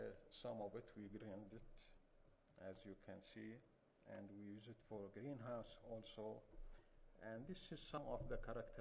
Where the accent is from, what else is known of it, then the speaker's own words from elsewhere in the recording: Eastern Province, Saudi Arabia; Biochar, this is pictures from my hometown. I am from the oasis in the east part of the kingdom.